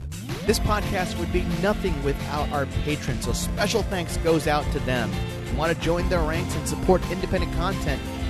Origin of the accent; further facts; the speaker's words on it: Grand Blanc, Michigan, United States; I grew up in Michigan, so a lot of, you know, not many Mexicans are hanging around in Flint at that time in the 90s.